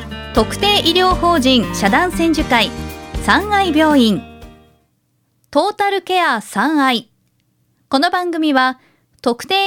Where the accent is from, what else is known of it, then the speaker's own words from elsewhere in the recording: Hokkaido, Japan; それはなんか道民としても嬉しいです。